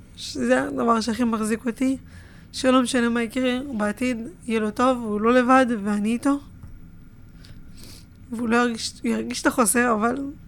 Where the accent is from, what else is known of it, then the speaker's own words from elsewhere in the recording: Ofakim, Southern District, Israel; זה אופקים זה אופקים, אין לעזור, זה העיר שגדלתי בה.